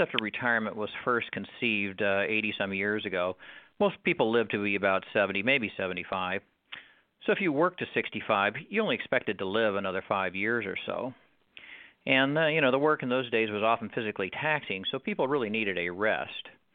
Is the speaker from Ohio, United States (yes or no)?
no; California, United States; I grew up in Orange County and went to school at UCLA.